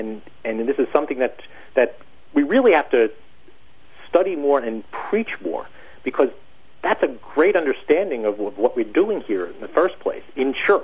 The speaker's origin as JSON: {"language": "English", "region": "New Jersey", "country": "United States", "said": "They've mocked me, but hey, I'm from New Jersey."}